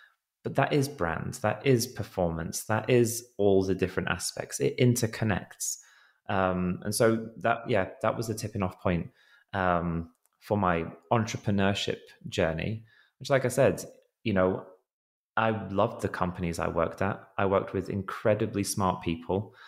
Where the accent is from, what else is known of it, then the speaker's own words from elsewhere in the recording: England, United Kingdom; I'm a Brit, if you can't tell from the accent, not Australian, living in England.